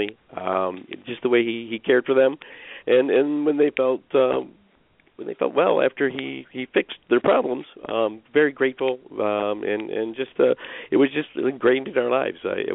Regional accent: Michigan, United States; I actually was born and raised in Michigan, and other than my rotations, did not leave southeastern Michigan.

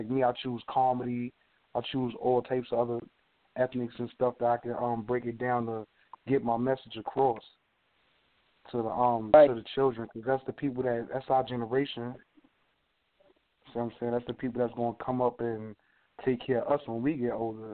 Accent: New York, United States; I'm from Harlem, New York.

